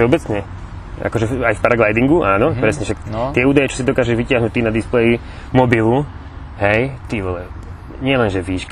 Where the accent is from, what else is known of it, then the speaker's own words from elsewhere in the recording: Čierny Balog, Banská Bystrica Region, Slovakia; pochádzam z Čierneho Balogu, to je toto dedinka pri Brezne